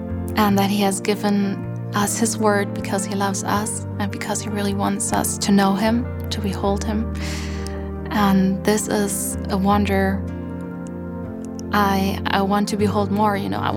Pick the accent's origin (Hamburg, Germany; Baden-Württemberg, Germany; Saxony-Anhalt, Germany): Hamburg, Germany; English is a second language; and I'm from Hamburg in Germany.